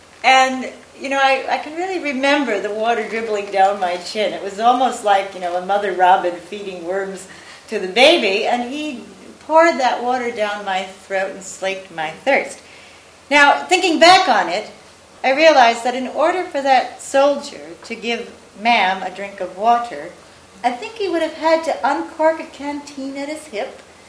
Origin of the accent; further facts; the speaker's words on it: United States; most pronouncedly a readiness promoted by the country that I come from the United States